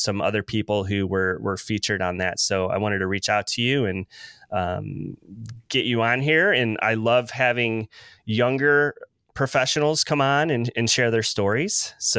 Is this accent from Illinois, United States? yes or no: yes; Illinois, United States; I'm from originally a couple hours south of Chicago, but before we moved down here, I lived out toward the Elgin area, Elgin Huntley area.